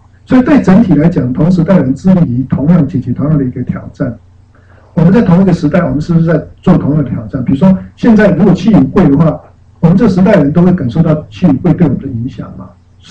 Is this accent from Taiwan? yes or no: yes; Taiwan; now in United States; 好像我们本来是台湾人，结果变成美国人啊。